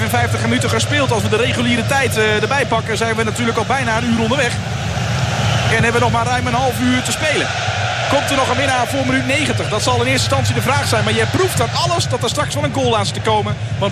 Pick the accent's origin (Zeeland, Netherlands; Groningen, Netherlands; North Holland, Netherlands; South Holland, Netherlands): Groningen, Netherlands; Want dan hebben wij als Groningers natuurlijk bar weinig uit.